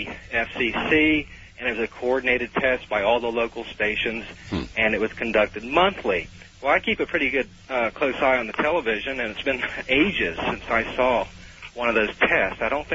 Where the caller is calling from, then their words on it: Denver, Colorado, United States; Good morning. I'm calling from Denver.